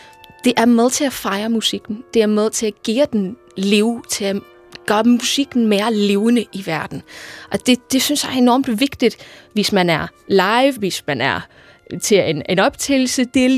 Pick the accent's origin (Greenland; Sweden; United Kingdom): United Kingdom; Liverpool, North West England; Danish is a second language; now in Denmark; Jeg kommer fra Liverpool i England oprindeligt. Vi er rigtig ned på jorden